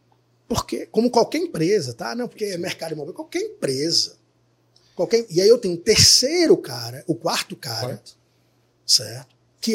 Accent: Maceió, Alagoas, Brazil; eu sou de Maceió.

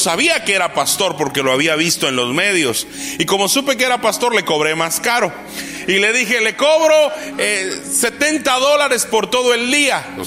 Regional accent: San Marcos, Guatemala; Mis padres son campesinos, venimos de una tierra llamada San Marcos, allá en Guatemala

